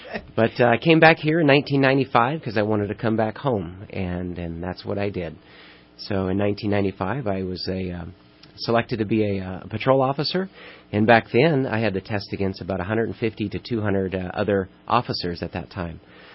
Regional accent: Reading, United States; I grew up in Reading. I have 28 years in law enforcement experience. Graduate of Enterprise High, 1987.

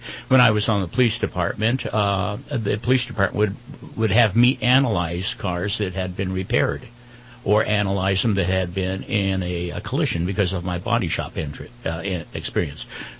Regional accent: Garden Grove, California, United States; in my teen years, I grew up in Garden Grove. Garden Grove at the time was known as the Hot Rod Center of the United States.

